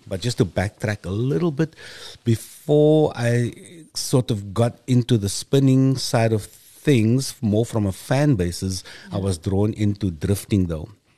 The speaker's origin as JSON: {"language": "English", "town": "Cape Town", "region": "Western Cape", "country": "South Africa", "tie": "born or raised there", "said": "So growing up in District 6, we had the opportunity or the privilege to enjoy many, many beautiful vehicles."}